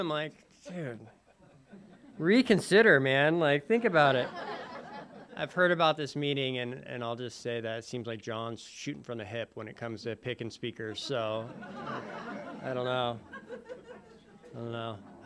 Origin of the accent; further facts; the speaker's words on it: California, United States; And so I love this part of town, and growing up in Ocean Beach was great.